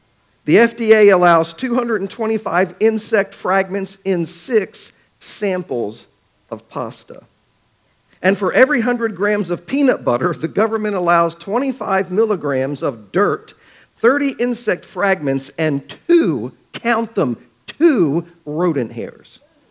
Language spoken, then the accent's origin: English; Baltimore, Maryland, United States; I like baseball. I grew up in Baltimore. I've been watching Major League Baseball games, Baltimore Orioles, since I was 8 years old.